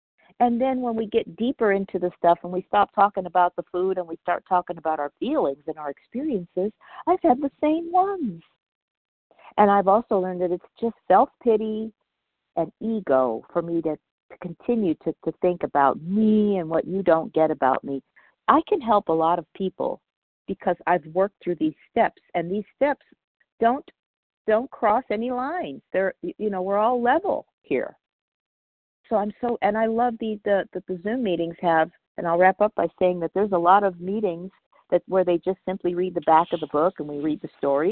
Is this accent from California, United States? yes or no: yes; Northridge, California, United States; Well, I grew up in Northridge, California, as a biracial, well, triracial young lady in a dominant race neighborhood